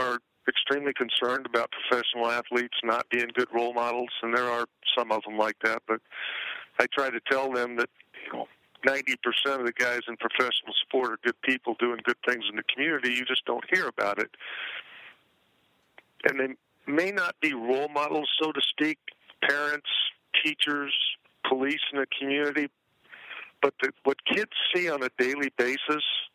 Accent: Pittsburgh, Pennsylvania, United States; And, you know, you mentioned growing up in Pittsburgh. When I was in high school and college, Terry Bradshaw was having his great career in Pittsburgh

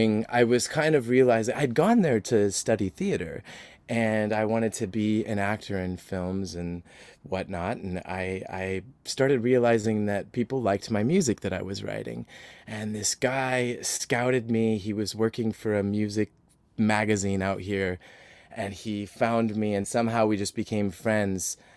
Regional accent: Oberlin, Ohio, United States; No, I grew up actually in Northern Ohio, Oberlin, Ohio.

